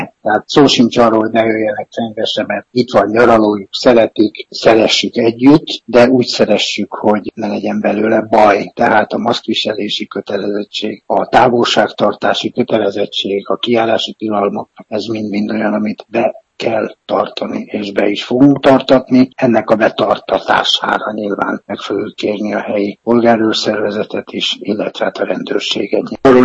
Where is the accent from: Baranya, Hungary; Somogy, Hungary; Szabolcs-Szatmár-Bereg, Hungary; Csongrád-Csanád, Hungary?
Somogy, Hungary; Balatonfenyves; born there; csodálatos a Balaton. Ezt tudjuk, én magam itt is születtem